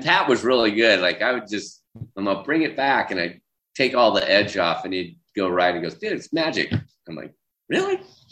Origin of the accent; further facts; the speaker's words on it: Dana Point, California, United States; growing up in Dana Point, there's three things you did. It was skateboard, surf, and BMX ride.